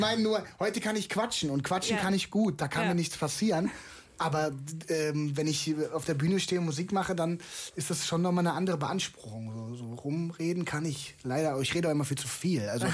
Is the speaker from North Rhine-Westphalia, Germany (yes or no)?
yes; Cologne, North Rhine-Westphalia, Germany; Ich bin Kölner, ich bin irgendwie, ich kriege auch schnell Heimweh so